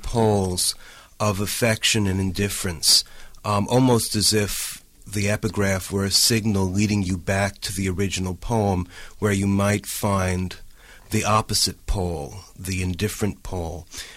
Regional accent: East Coast, United States; I did notice when I was growing up on the East Coast where so much poetry was happening around me at St. Mark's Place.

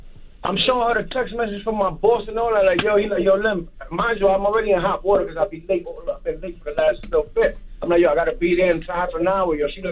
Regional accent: New York City, New York, United States; I'm from the Bronx. I stay in Harlem, though, right now.

